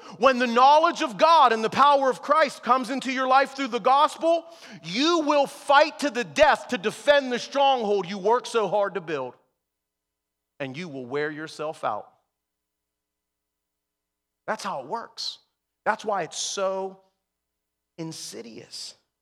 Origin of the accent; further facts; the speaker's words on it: North Braddock, Pennsylvania, United States; and I grew up here in North Braddock, and all of the people that I knew, the way that you had social interaction was to get high and drunk.